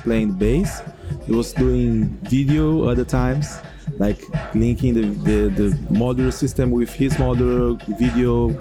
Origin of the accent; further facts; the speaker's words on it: Brasília, Federal District, Brazil; English is a second language; I'm from Brasilia, the capital.